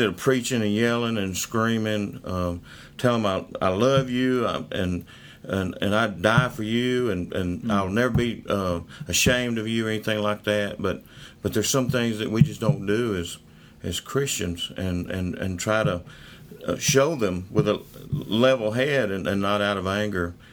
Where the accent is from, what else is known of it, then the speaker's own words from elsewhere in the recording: Birmingham, Alabama, United States; I was raised in Birmingham, Alabama, in the suburb of Birmingham, Pleasant Grove, Alabama.